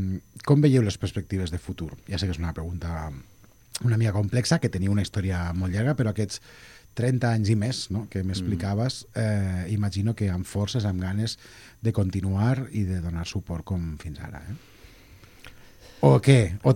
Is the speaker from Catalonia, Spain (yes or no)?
no; Castellón de la Plana, Valencian Community, Spain; recordava que jo soc de Castelló